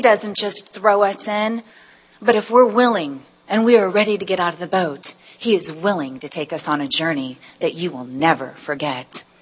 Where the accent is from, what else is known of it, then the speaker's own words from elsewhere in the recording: Cooperstown, North Dakota, United States; I grew up in a little town called Cooperstown, North Dakota. I hail from the Great Plains. It was a town of about 1,500 people, one stoplight, one movie theater, a little restaurant, and one little tiny store and a courthouse